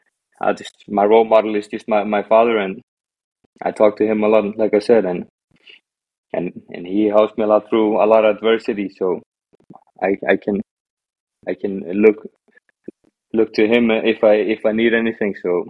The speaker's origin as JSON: {"language": "English", "country": "Iceland", "tie": "born or raised there", "second_language": "English", "said": "that was kind of my idol growing up in the Icelandic league."}